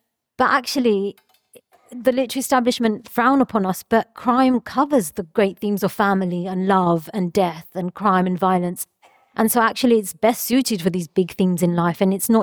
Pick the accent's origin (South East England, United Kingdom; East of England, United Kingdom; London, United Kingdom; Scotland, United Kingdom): London, United Kingdom; My books are very much set in East London. That's where I grew up.